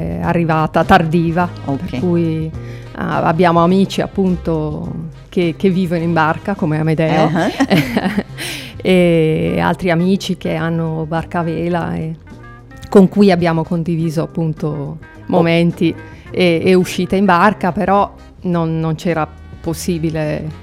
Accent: Lombardy, Italy; now in Cagliari, Italy; Dalla provincia di Brescia.

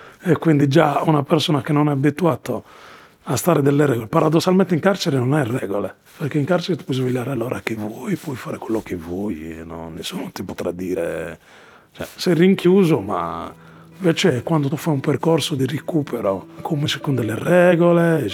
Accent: Morocco; now in Italy; io sono marocchino, rimango marocchino. Dire mi sento sardo sarebbe dire bugie, non è vero.

